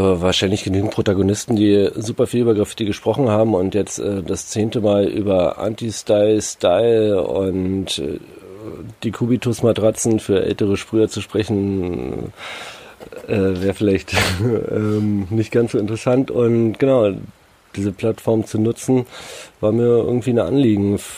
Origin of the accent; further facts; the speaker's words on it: Berlin, Germany; ich bin halt in Berlin groß geworden, ne? Da, ja, das ist eine Metropole wie alle großen Städte.